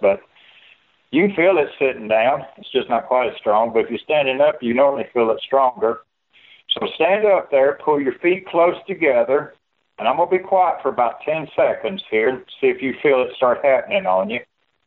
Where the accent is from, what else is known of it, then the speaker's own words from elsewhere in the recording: Clayton, Georgia, United States; In my hometown, rural town of Clayton, Georgia, my grandmother was known as a hands-on Christian healer.